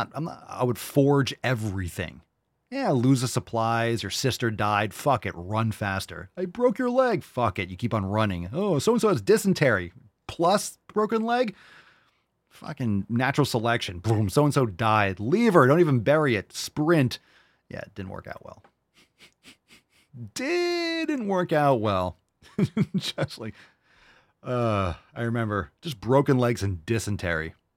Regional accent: Connecticut, United States; I grew up in New England, Connecticut. So that's what we called it there.

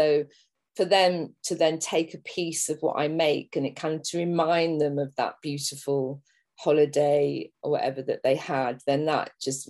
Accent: Liverpool, North West England, United Kingdom; I grew up in a city. So I grew up in Liverpool, and I think I always had that yearning.

